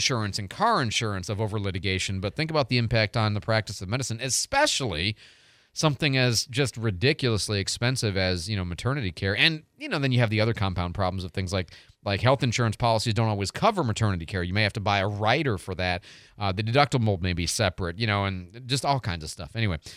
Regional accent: Chicago, Illinois, United States; also born or lived in Detroit; I'm just thinking, I grew up in Chicago. Okay. And I mean, lived in Detroit, but really kind of grew up in Chicago.

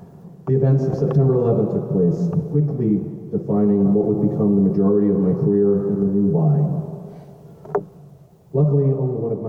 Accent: Brooklyn, New York, United States; Growing up in Brooklyn, we didn't have a lot of Navy going on.

